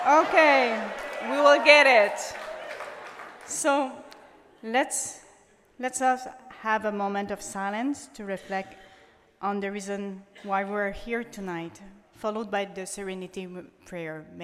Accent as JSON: {"language": "English", "town": "Ottawa", "region": "Ontario", "country": "Canada", "said": "I'm an alcoholic from Ottawa"}